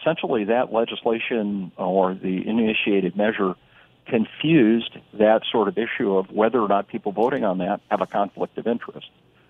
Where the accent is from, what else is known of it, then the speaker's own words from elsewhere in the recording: Yankton, South Dakota, United States; And it happened in my hometown in Yankton and places in Pierre.